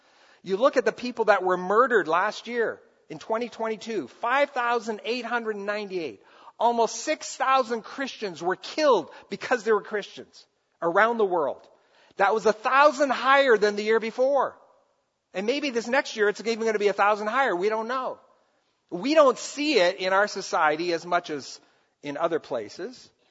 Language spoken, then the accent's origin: English; Brazil; And I grew up in Brazil where it happened. We saw stuff.